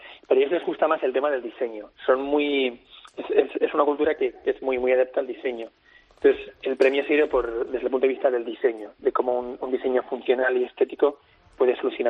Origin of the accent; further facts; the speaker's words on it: Bilbao, Basque Country, Spain; De Bilbao.